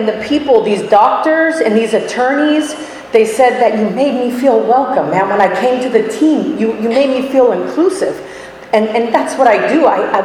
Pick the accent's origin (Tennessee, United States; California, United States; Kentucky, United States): California, United States; We come from Northern California.